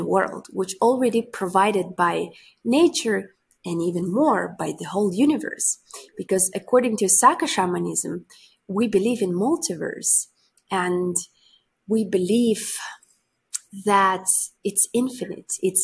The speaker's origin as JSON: {"language": "English", "country": "Russia", "tie": "born or raised there", "said": "growing up in Arctic Siberia, being in very survival, harsh weather conditions."}